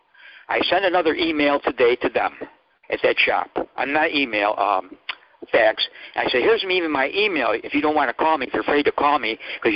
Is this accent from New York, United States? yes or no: yes; New York, United States; And you have to remember, I'm from New York State. I'm not domiciled there.